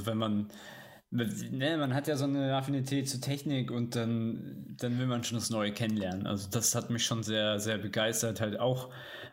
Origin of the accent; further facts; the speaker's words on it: Stuttgart, Baden-Württemberg, Germany; born there; now in Hamburg, Germany; Und ich bin tatsächlich auch in Stuttgart geboren.